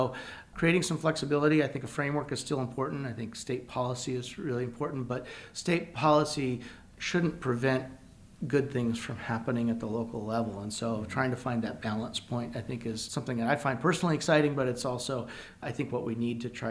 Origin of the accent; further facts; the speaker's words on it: California, United States; now in Washington, United States; No, I grew up in California.